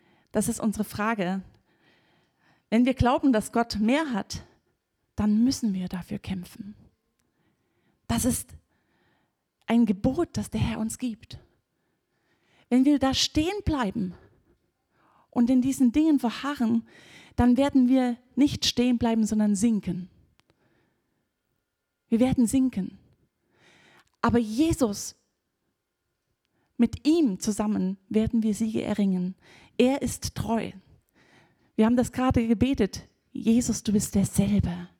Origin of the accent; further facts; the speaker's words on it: Germany; ich empfinde auch immer, wir als Deutsche, wir geben uns sehr schnell mit dem zufrieden, was wir an Grenzen erleben